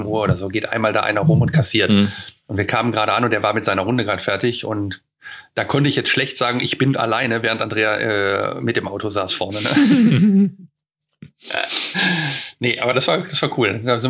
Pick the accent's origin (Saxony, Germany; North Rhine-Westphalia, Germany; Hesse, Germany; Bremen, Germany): North Rhine-Westphalia, Germany; Also Neandertal ist ja bei uns um die Ecke. Also ich sage mal, ich bin ja, wenn einer fragt, wo ich herkomme, sage ich immer, Nähe Neandertal. Ja. Das ist ja Luftlinie 7 Kilometer hier von mir.